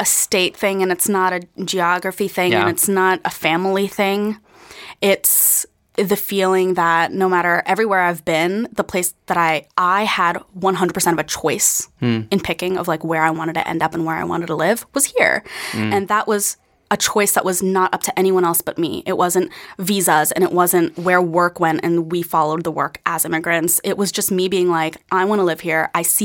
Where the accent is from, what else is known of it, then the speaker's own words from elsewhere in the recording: New Delhi, Delhi, India; now in United States; But the truth is, I'm actually from India. I was born in India.